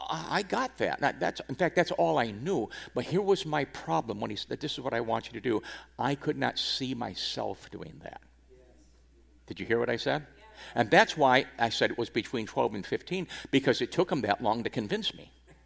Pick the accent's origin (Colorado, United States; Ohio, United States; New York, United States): New York, United States; Niagara Falls; I was raised in Niagara Falls.